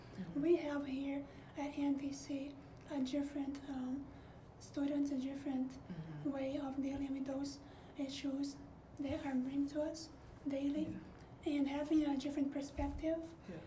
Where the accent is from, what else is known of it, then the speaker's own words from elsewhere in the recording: Brazil; I myself am a foreigner. I'm from Brazil.